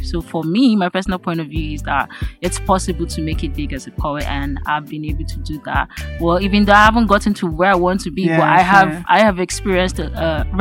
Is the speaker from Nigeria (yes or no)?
yes; Nigeria; like wherever I go to, like that's the first thing I identify myself is … And then you have to know that I'm from Nigeria.